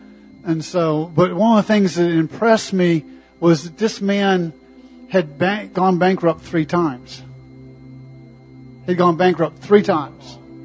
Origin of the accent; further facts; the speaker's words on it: Longview, United States; Because I grew up in Longview.